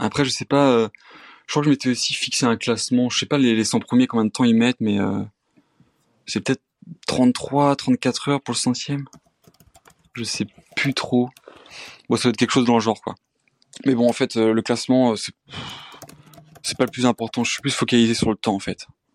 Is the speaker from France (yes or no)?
yes; Réunion, France; Alors que, ouais, quand on est de la Réunion, moi, c'est que des escaliers, hein.